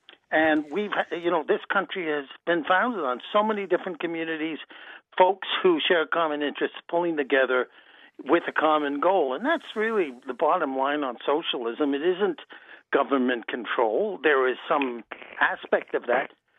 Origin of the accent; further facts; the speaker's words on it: Canada; I am actually a Canadian